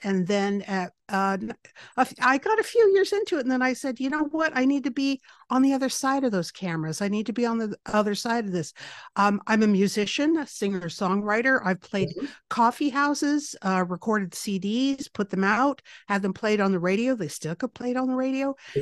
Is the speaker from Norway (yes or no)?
no; Pensacola, Florida, United States; born there; now in Los Angeles, United States; I was born in Pensacola, Florida, random place, not a place for Kickapoos, except my dad was in the Navy.